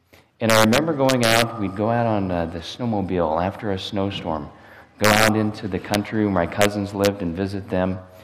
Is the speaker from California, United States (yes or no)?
no; Nebraska, United States; Growing up in Nebraska, there was always plenty of snow at Christmas time